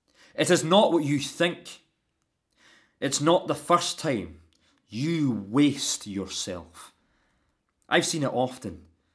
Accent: Scotland, United Kingdom; accent: Scots; My accent is very influenced by the language of Scots itself.

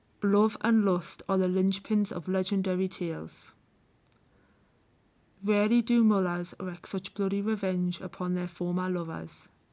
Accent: Gateshead, North East England, United Kingdom; born there; now in Glasgow, United Kingdom; So I was born in Gateshead, which is across the river from Newcastle. I kind of have a typical accent, but it's probably not as strong as most locals have. I've lived in Glasgow for about 2 years.

